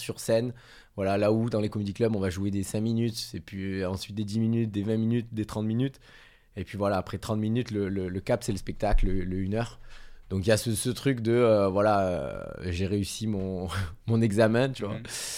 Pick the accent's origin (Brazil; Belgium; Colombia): Colombia; now in France; J'ai déménagé de Colombie et je me suis dit, vas-y, je vais faire ça de ma vie. Donc, je suis arrivé en France et voilà, il n'y avait rien.